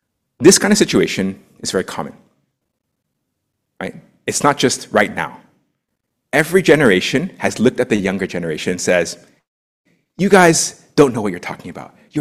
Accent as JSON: {"language": "English", "country": "United States", "tie": "born or raised there", "said": "I come from the Korean-American church, so I'm Korean, but I grew up in the US. And in our churches, we have faced very similar things between first and second generation."}